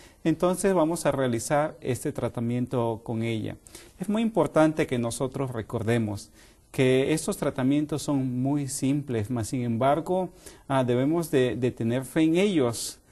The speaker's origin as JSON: {"language": "Spanish", "country": "Mexico", "said": "En mi país, yo soy de México, ahí comemos camote"}